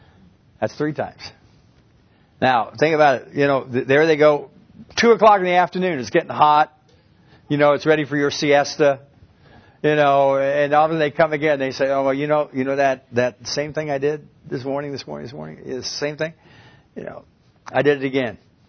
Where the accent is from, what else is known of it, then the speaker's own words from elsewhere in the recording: Tulsa, Oklahoma, United States; hi, I'm a pastor from Tulsa.